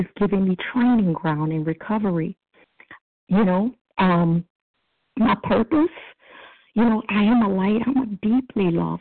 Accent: Miami, Florida, United States; I'm from Miami.

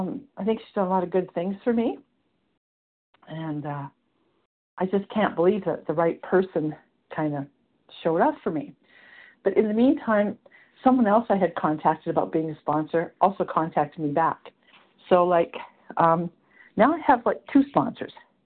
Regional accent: Canada; I am from Canada.

